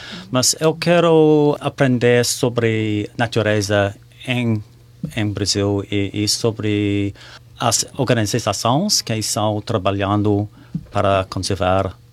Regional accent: South Australia, Australia; born there; Portuguese is a second language; also born or lived in Victoria; Eu nasci em Austrália do Sul, South Australia, em uma fazenda muito longe de Adelaide. Moro em várias cidades em Austrália, mas por 15 anos eu estava morando em Victoria.

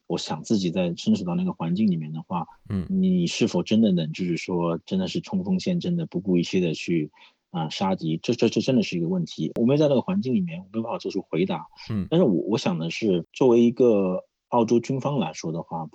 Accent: China; now in Australia; 那我是华人，因为我在那边在中国大陆出生，在中国大陆长大。

